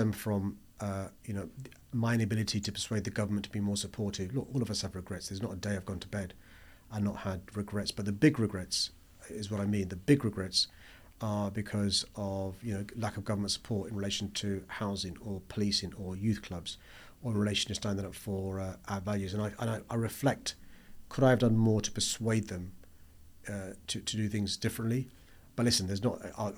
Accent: London, United Kingdom; So I'm a proud Londoner, born and raised in this city. I'm British. I'm of Pakistani origin, of Asian heritage, of Islamic faith.

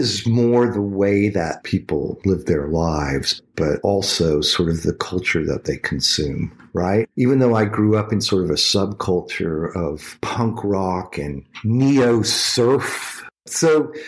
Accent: Texas, United States; born there; And my father was from the South, from Arkansas. I was born in Texas.

